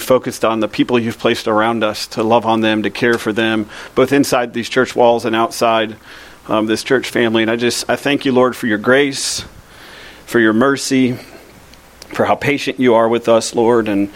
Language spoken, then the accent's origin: English; Lakeland, Florida, United States; now in Lutz, United States; I grew up in Lakeland, Florida, good old Polk County, as Jake has many times made fun of me for.